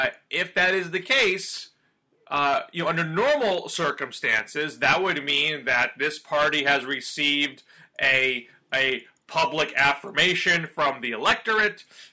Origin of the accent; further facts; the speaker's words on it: New York, United States; now in Massachusetts, United States; I'm in Massachusetts. I'm not a New Englander by birth. I grew up in New York, so there's one bridge I cannot cross.